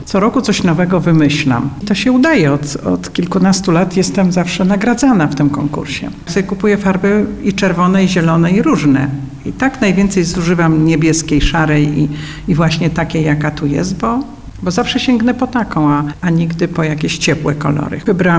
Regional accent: Lublin, Lublin Voivodeship, Poland; Jestem rodowitą lublinianką z dziada pradziada i ja się wychowywałam na takim podwórku, jakie tu maluję.

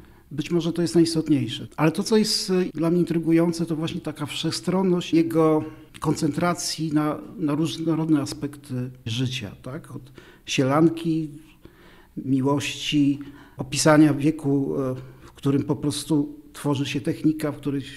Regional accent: Lublin, Lublin Voivodeship, Poland; Jestem z Lublina, jestem stąd.

